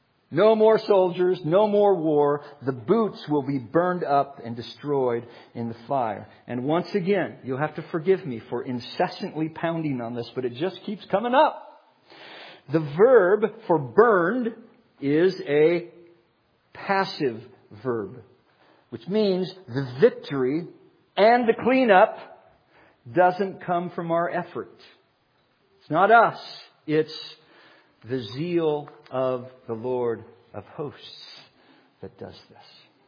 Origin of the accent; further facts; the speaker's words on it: Minnesota, United States; No, I'm from Minnesota.